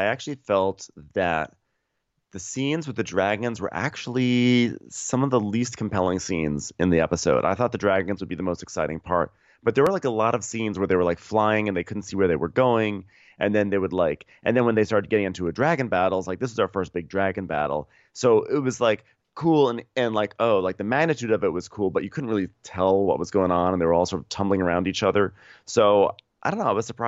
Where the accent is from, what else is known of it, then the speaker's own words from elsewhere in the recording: New York, United States; accent: New York; It's probably my New York accent.